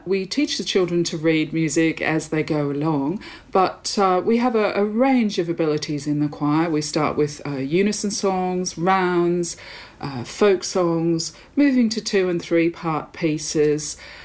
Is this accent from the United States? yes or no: no; Australia; I am Australian.